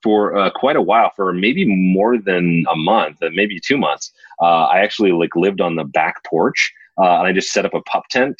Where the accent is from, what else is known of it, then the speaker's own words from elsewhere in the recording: West Virginia, United States; born there; well, I was born in West Virginia, which is a really weird place to start.